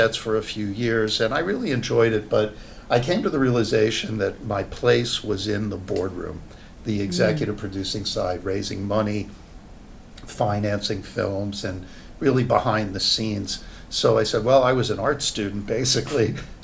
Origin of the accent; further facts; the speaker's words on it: Miami Beach, Florida, United States; I was born and raised in Miami Beach. I'm a proud South Florida native.